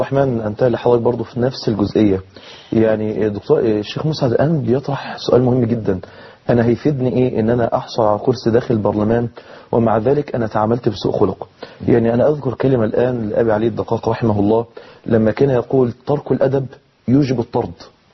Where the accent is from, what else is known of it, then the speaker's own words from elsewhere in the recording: Mansoura, Dakahlia, Egypt; إن إحنا عندنا في المنصورة النهاردة